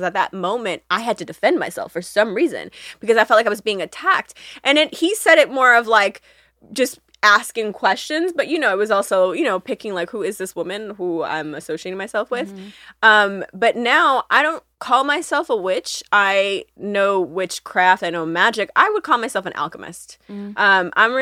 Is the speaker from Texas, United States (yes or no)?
no; Chicago, Illinois, United States; I'm from Chicago, born and raised.